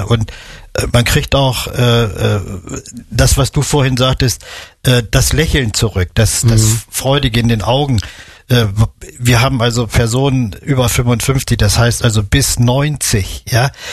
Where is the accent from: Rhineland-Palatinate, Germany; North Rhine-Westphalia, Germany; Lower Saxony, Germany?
Lower Saxony, Germany; Fallersleben; Nein, ich bin aus Fallersleben.